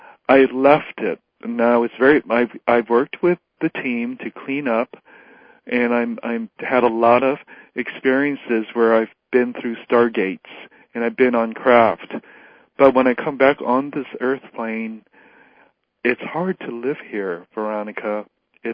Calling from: East Coast, United States; I'm calling from the East Coast.

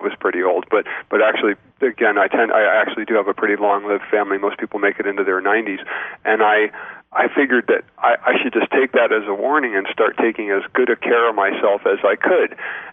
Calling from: Las Vegas, Nevada, United States; I'm calling from my home in Las Vegas, Nevada.

